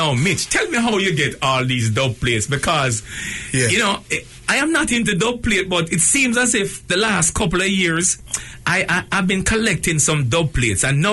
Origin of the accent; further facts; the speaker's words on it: Jamaica; from when we were growing up in Jamaica and trying to go to a dance. I myself went to my first dance after I left high school.